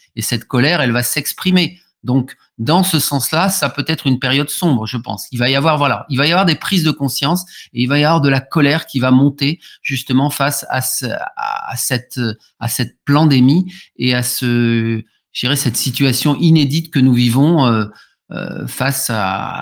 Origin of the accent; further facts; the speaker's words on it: France; on a le biais qui nous est propre parce que nous sommes français